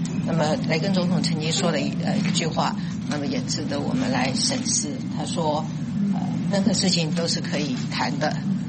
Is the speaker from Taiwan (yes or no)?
yes; Taiwan